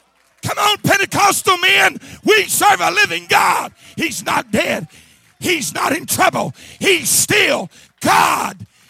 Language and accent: English; Missouri, United States; I remember as a kid growing up in the Boot Hill of Missouri, we'd sing those old songs, them ladies.